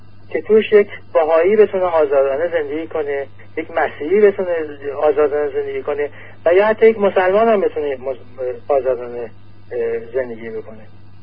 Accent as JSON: {"language": "Persian", "country": "Iran", "said": "من به عنوان یک ایرانی"}